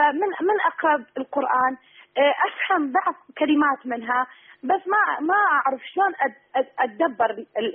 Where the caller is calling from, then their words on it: Kurdistan Region, Iraq; first language Kurdish; Arabic is a second language; أنا أكلمك كردية، أتصل بك من شمال العراق، واللغة عندنا هنا إحنا لغتنا كردية ما نتكلم عربي إحنا.